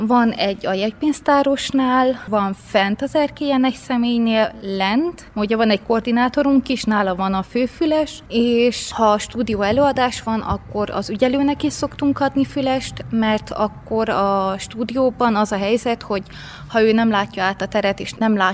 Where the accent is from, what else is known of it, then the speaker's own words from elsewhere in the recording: Sfântu Gheorghe, Covasna, Romania; Otthon Szentgyörgyön is önkénteskedtem, ott 5 évig.